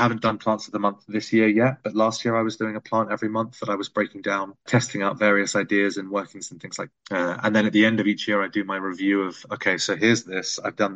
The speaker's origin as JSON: {"language": "English", "region": "South East England", "country": "United Kingdom", "moved": "yes", "lives_now": "Iceland", "said": "I live in Iceland and they don't realize I'm from Sussex"}